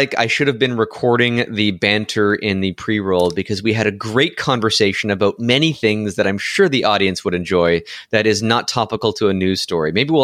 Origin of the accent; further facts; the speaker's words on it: Sudbury, Ontario, Canada; Kelly Robitaille is from my hometown of Sudbury, Ontario.